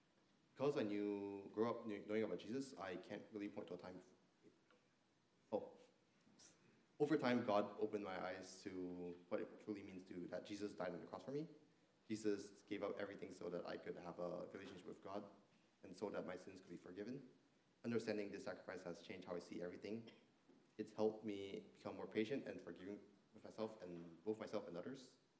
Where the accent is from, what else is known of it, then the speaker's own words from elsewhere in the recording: Singapore; now in United States; Growing up in Singapore, I was always raised as a Christian. My parents raised me in the church from a young age.